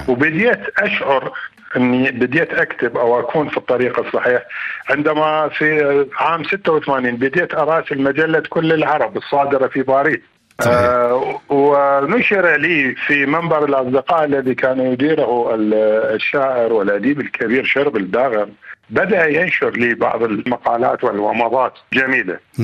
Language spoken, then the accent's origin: Arabic; Baghdad, Baghdad Governorate, Iraq; أنا أصولي وأجدادي هم من الريف. نعم. في جنوب العراق، لكن أنا عشت في بغداد وترعرعت في بغداد ودرست في بغداد ولعبت كرة القدم في بغداد وكتبت الشعر في بغداد، وكل حياتي هي بغداد.